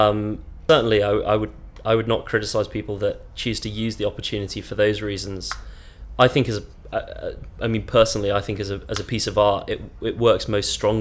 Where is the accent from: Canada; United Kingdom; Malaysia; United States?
United Kingdom; Liverpool, North West England; My date of birth is the 9th of July 1980 and I come from Liverpool.